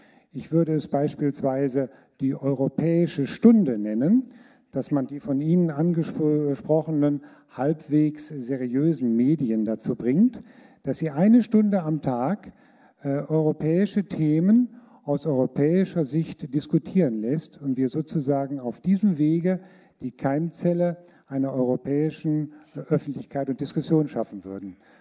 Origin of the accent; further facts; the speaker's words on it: Essen, North Rhine-Westphalia, Germany; ich bin Essener Bürger.